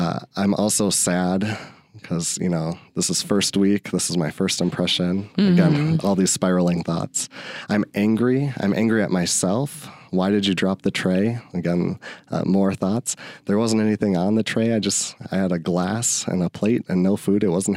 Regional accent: Minnesota, United States; So back when I was in high school, and I grew up in Minnesota, each high school had their own tradition

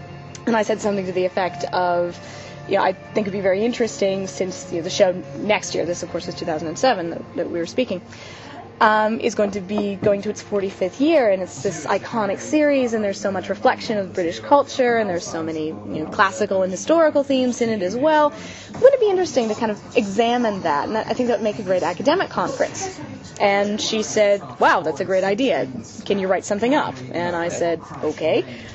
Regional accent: United States; I come from the United States. Sorry about all the global crises, by the way. That's totally our bad. Anyway, I come from the States where science fiction generally is marginalized.

